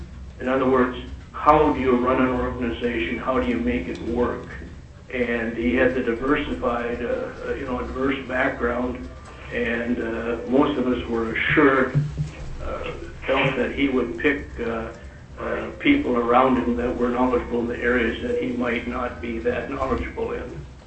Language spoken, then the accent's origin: English; Minnesota, United States; now in Sitka, United States; I grew up in northern Minnesota